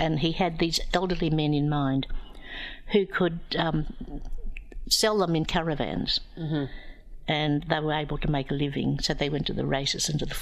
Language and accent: English; Australia; I was at school playing basketball and being an Aussie kid.